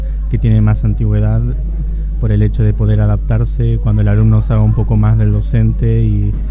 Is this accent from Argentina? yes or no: yes; Salta, Argentina; vengo de Argentina, del norte de Argentina, de la provincia de Salta.